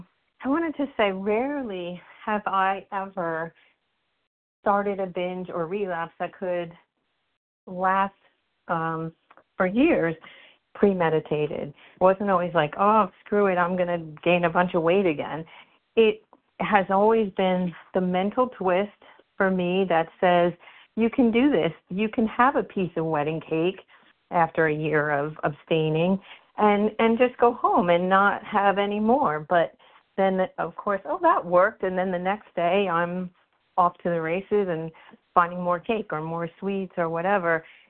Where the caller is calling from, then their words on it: New Jersey, United States; I am from New Jersey, Eastern Standard Time.